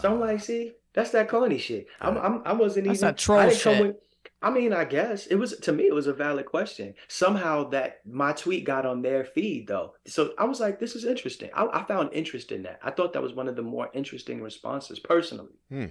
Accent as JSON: {"language": "English", "region": "New York", "country": "United States", "said": "Like, I'm from New York, man. Mm-hmm. You know what I'm saying? I'm from New York."}